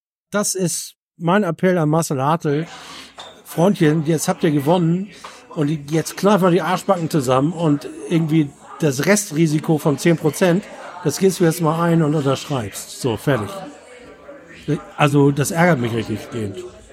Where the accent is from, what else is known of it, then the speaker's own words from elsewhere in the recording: Cologne, North Rhine-Westphalia, Germany; als Kölner in Gladbach, hör mal auf jetzt.